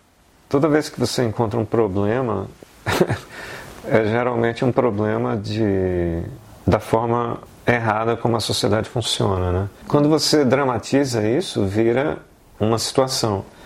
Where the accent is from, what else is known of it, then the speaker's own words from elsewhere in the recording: Recife, Pernambuco, Brazil; Eu sou do Recife, então para mim é natural que meus filmes se passem no Recife.